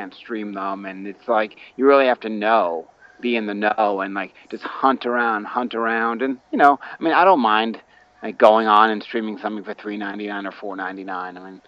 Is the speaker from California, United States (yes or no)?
no; Nissequogue, New York, United States; also born or lived in West Islip; now in Boston, United States; I was born on Long Island, New York, in West Islip, and I grew up in a very, very small village called Nisquag, which was attached to St. James